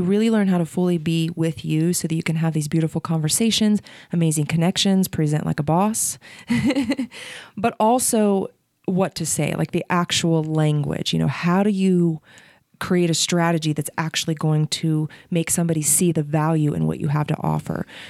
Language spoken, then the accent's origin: English; Ohio, United States; I'll say I'm from Ohio and my biological father's from New York City. So I have a lot of New York energy.